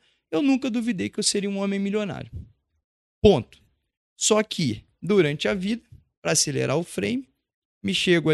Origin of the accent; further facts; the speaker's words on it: São Gonçalo, Rio de Janeiro, Brazil; Eu sou de São Gonçalo, eu nasci numa comunidade do Rio de Janeiro, com pais abençoadíssimos que me deram valores lindos.